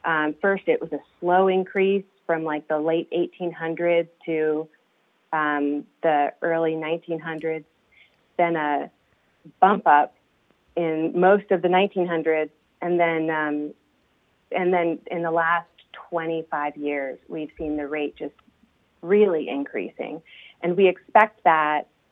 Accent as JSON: {"language": "English", "region": "Alaska", "country": "United States", "said": "So I'm from South Central Alaska, which is not having the same sea level rise issues as your coastline is."}